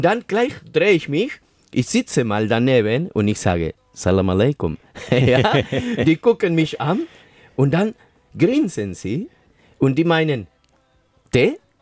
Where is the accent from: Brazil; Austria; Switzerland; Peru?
Peru; German is a second language; now in Germany; die haben mir gefragt, ja, wo ich herkomme. Habe ich gesagt, Peru.